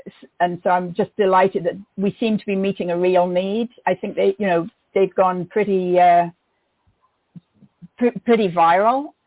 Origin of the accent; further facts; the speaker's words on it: England, United Kingdom; I grew up in England in the 1950s and 1960s, the era of decolonization